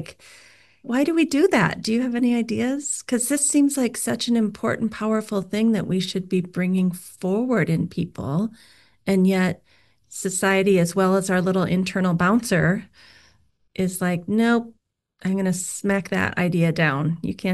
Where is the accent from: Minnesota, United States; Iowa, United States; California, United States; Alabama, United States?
Iowa, United States; I grew up in Iowa, and like I would literally sit outside in the grass with my dog for hours daydreaming.